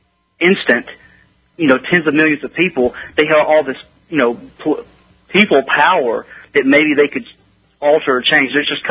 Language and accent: English; Mississippi, United States; Well, okay, I'm from Mississippi, so I'm obviously stereotypical South